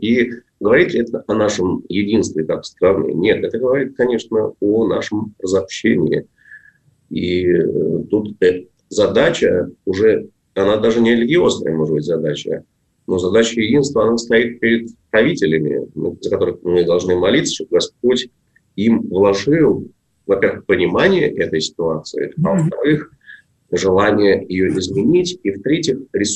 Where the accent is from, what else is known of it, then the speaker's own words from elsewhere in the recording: Moscow, Russia; Мы, я вот москвич, вы москвичка, мы москвичи